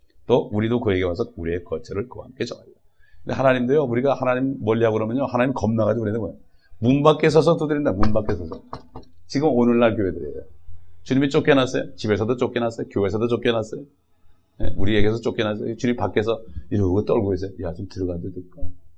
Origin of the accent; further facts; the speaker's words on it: South Korea; 저는 참 우리 한국 사람들에게 하나님께서 옛날에 우리 민족들에게 좀 믿음을 주시기 위해서 춘향제를 만든 것 같아요